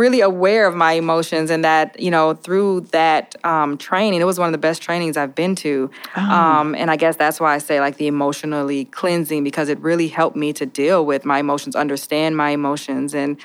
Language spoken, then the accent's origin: English; Minneapolis, Minnesota, United States; So I grew up in North Minneapolis. Actually, my house that I grew up in is right across the street from where we are currently sitting.